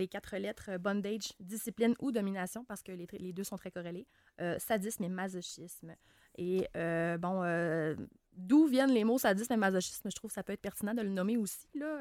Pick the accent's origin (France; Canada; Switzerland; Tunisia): Canada; Quebec; now in Quebec City, Canada; Moi, je suis emménagée à Québec, il y a 7 ans. Je suis originaire du Saguenay.